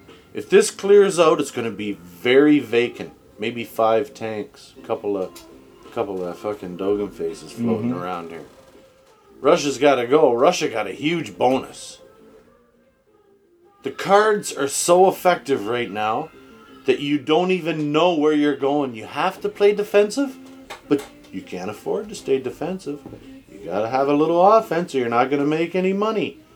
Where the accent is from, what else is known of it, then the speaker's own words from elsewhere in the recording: Canada; Hey, they call us greenbacks. We're not even American. We're Canadian.